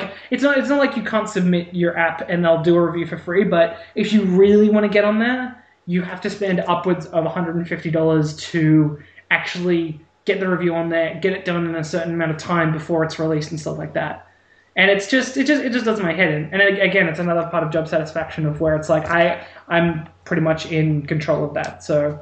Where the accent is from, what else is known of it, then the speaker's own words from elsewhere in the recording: Australia; we're a startup and we haven't made anything and we're Australian and we're new and stuff like